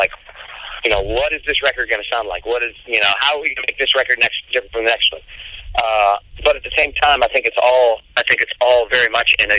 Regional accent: Manassas, Virginia, United States; I grew up in Manassas, Virginia, which is prime floppy sneaker, bleached jeans, and concert tee land.

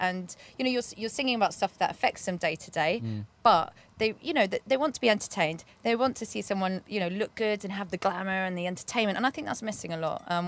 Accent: Bishop's Stortford, East of England, United Kingdom; I'm actually from Bishop Stortford, so just down the road, not far.

